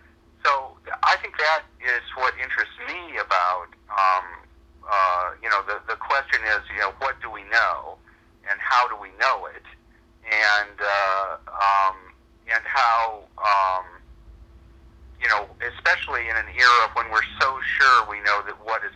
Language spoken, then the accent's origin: English; Fort Wayne, Indiana, United States; it turned out that Edith Hamilton was herself from my hometown of Fort Wayne, Indiana